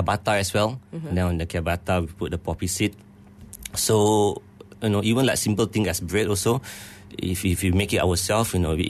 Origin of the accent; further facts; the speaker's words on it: Ampang, Selangor, Malaysia; I'm from Ampang.